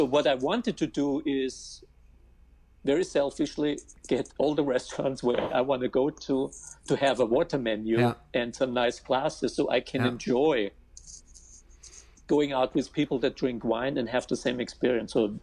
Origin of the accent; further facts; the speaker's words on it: Austria; accent: German; also born or lived in Los Angeles; So I'm originally from Austria, and I actually lived in Los Angeles